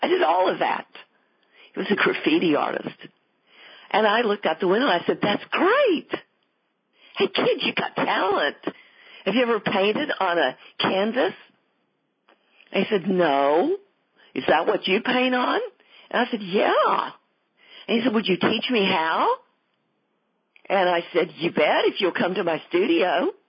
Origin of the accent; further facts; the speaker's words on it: Texas, United States; accent: Texas; So I played up my Texas accent, and I said, well, I'm from Texas.